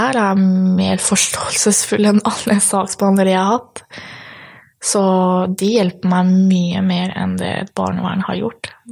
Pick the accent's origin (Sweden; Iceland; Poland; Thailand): Poland; Norwegian is a second language; now in Norway; I Polen, I mitt hjemland, så det mer sånn, man ser hverandre litt mer annerledes, det mer sånn kjærlighet, hvis man kan si det. Når jeg kom til Norge